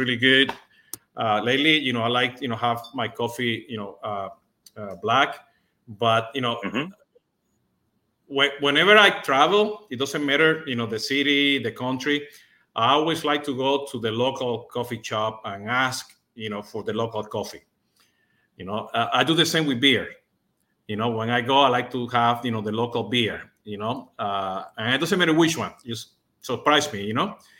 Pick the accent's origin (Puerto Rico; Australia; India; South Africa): Puerto Rico; I'm from Puerto Rico